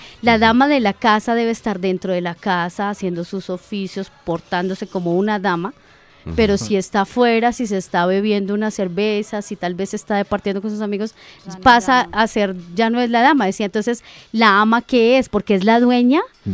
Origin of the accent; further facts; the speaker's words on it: Bogotá, Colombia; soy de Bogotá. Me dijo, a veces se le pega como el acento, en Zamacá tienen un cantadito específico y a veces como que se me pega.